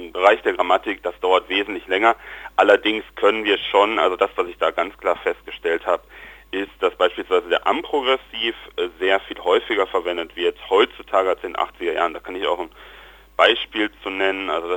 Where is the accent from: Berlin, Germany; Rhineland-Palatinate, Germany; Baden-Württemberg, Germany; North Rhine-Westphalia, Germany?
North Rhine-Westphalia, Germany; Also bei uns im Pott ist das eine Mantaplatte.